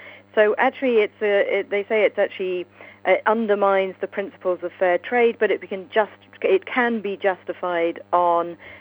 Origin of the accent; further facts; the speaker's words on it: London, United Kingdom; now in Canada; obviously I'm originally from London